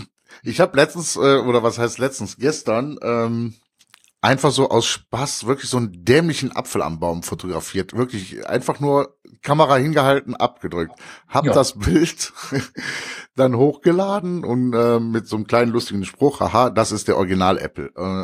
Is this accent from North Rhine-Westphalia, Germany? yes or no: yes; Cologne, North Rhine-Westphalia, Germany; Und dann hatten wir damals in Köln